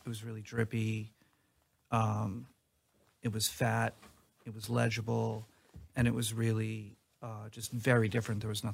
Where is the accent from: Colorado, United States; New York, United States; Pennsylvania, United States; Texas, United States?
New York, United States; So I'm from New York. I grew up, graffiti was already, like, you know, a part of the city.